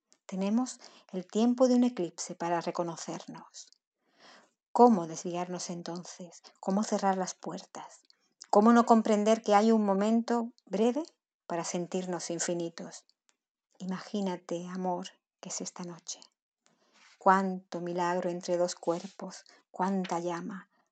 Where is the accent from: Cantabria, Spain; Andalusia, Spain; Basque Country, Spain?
Andalusia, Spain; Jerez de la Frontera; soy de Jerez de la Frontera, una ciudad de España